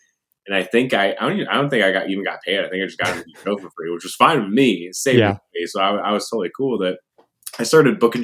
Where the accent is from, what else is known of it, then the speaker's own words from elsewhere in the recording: Watertown, New York, United States; I grew up in Watertown, New York.